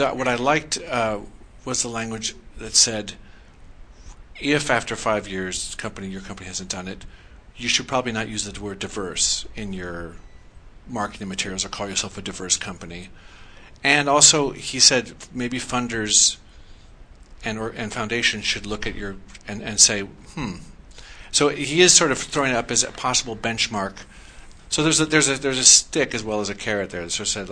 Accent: Phoenix, Arizona, United States; My hometown.

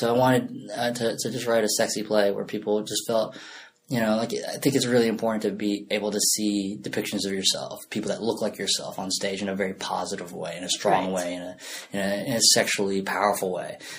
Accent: Arkansas, United States; I am from Arkansas.

